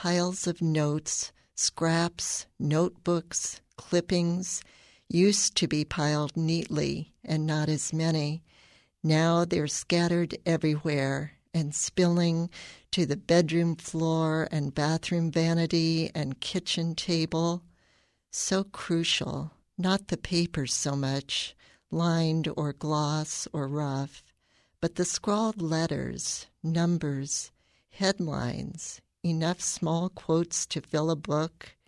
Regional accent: Dayton, Ohio, United States; I'm a poet from Dayton.

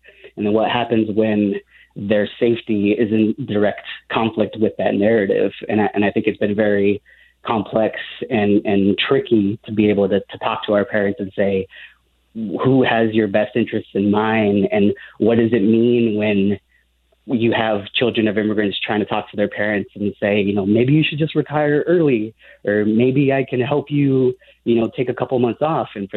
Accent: West Liberty, Iowa, United States; So growing up in West Liberty, it always felt so different. West Liberty is the first majority Hispanic town in Iowa.

